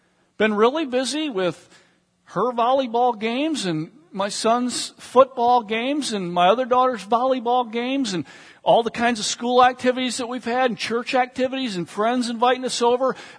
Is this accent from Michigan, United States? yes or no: yes; Michigan, United States; I grew up in Michigan, so I grew up in automobile country, and my uncle was an engineer for General Motors